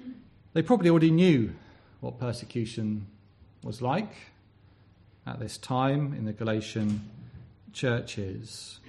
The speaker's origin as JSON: {"language": "English", "region": "England", "country": "United Kingdom", "said": "You know, it's like telling me I'm not English. I've got the passport. I can prove it."}